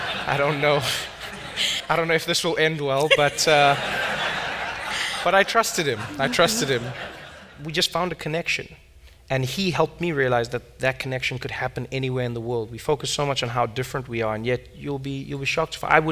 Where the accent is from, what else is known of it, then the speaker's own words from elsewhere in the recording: South Africa; As a South African, you get these requests all the time.